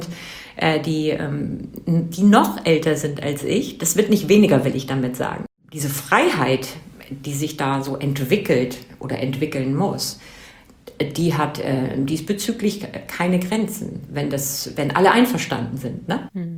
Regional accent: Northern Germany, Germany; Also ich komme aus dem Norden, ganz evangelisch

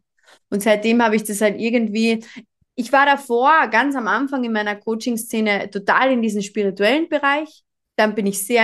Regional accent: Carinthia, Austria; ich komme aus Österreich, aus dem wunderschönen Kärnten

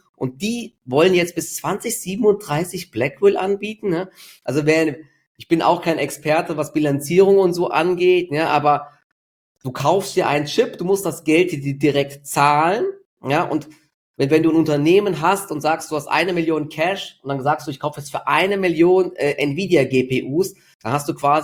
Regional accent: Dietzenbach, Hesse, Germany; in meiner Heimatstadt in Dietzenbach

